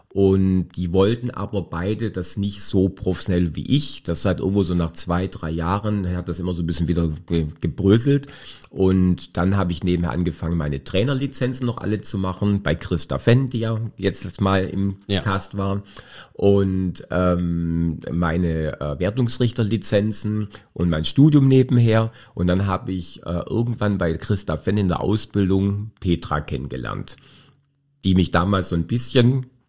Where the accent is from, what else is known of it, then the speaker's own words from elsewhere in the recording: Baden-Württemberg, Germany; Ich bin ein Oberschwabe, ja.